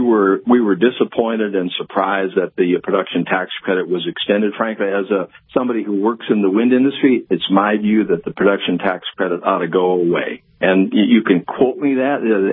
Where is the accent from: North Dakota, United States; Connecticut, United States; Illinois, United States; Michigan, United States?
North Dakota, United States; Tioga; Hess has its own gas plant in my hometown at Tioga. It's the largest in the state.